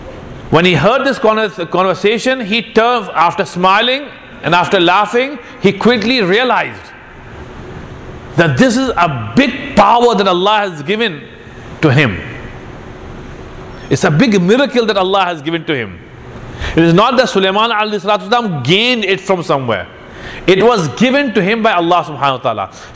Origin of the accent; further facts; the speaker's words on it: India; he was growing up in Qatar, I was growing up in India.